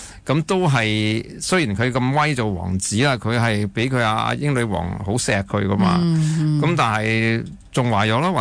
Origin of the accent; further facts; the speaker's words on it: China; 人系其实喺我哋中国人系嚟讲系重要噶嘛。